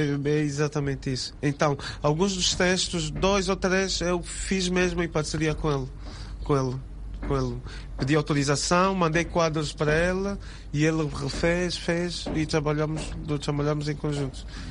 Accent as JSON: {"language": "Portuguese", "region": "Luanda", "country": "Angola", "tie": "born or raised there", "said": "Eu cresci quase toda a minha vida, tirando uns anos ou os outros que me afastei, mas cresci sempre na Baixa de Luanda"}